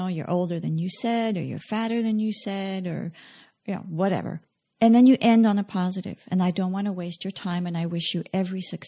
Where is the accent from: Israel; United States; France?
France; And I was born and raised in France. So I know I don't sound it